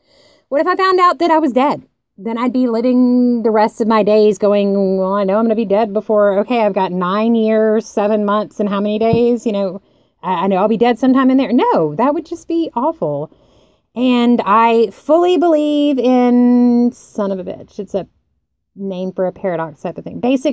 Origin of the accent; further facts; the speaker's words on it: the South, United States; I'll tell you, I'm from the South.